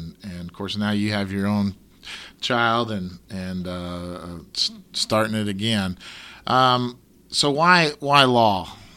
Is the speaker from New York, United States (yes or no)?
no; Rogers, Arkansas, United States; of course, I'm from Rogers.